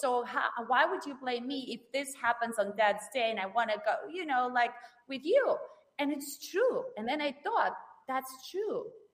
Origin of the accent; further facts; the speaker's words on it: Moscow, Russia; English is a second language; Because I grew up in Russia, in Moscow.